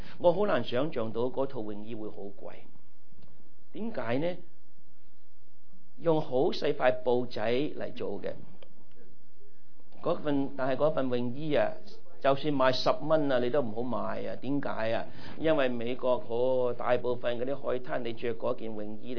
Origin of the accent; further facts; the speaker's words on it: Taishan, Guangdong, China; Soda 系凉水，我哋台山人讲凉水啊嘛